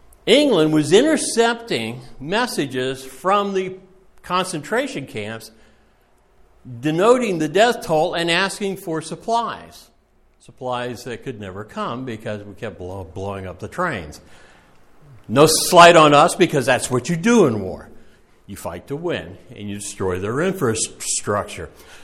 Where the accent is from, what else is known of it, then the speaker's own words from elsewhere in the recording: Japan; I grew up in Japan in the 50s.